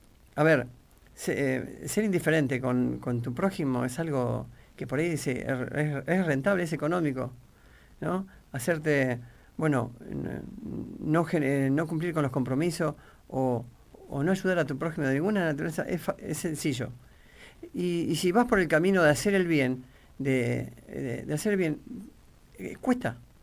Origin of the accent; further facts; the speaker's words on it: Argentina; Yo soy argentino